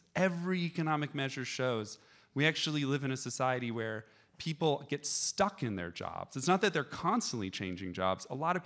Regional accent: United States; so for example, I'm from the United States.

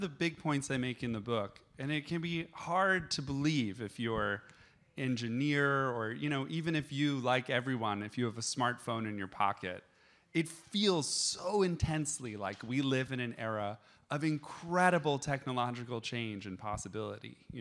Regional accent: United States; so for example, I'm from the United States.

